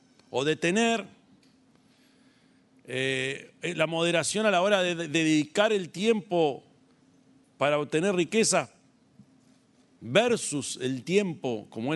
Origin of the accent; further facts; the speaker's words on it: Uruguay; Como uruguayo, como militante político, como un privilegiado que tuve la suerte y la oportunidad de formarme con el viejo.